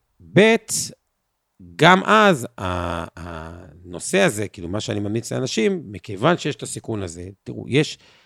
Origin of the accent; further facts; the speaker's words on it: Haifa, Haifa District, Israel; אגב אני חיפאי